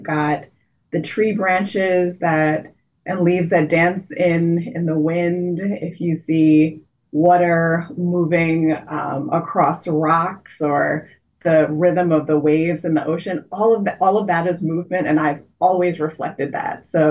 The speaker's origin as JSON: {"language": "English", "town": "New York City", "region": "New York", "country": "United States", "tie": "born or raised there", "said": "So it's part of the blessing of growing up in New York City is having access to a lot of that musical theater and culture and performance."}